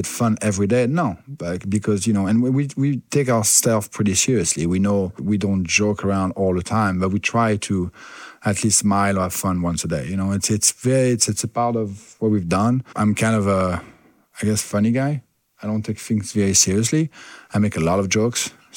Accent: the Alps, France; English is a second language; moved away as an adult; now in United States; I'm from France. I was born in the Alps, which is a terrible area to be from. We had a lot of fun over there. I moved in the US when I was 21, 1996. I came to study.

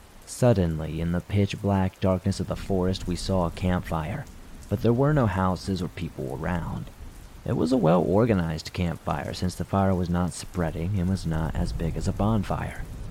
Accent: Spain; moved away as an adult; now in United States; As for my friends and me in this story, we are from Spain, and when this happened at the end of September of 2023, we were pretty new to the United States. I moved here a while back for law school

